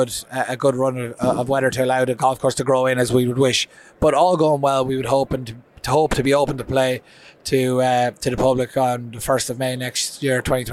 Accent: Leinster, Ireland; No, I'm from County Kildare, so it's not too far from Wicklow. But no, that's I'm a bit of a blow-in from that perspective.

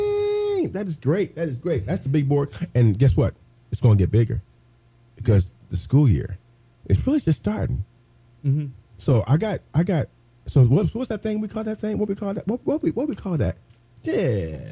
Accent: Terre Haute, Indiana, United States; I'm from my hometown, Terre Haute, you know.

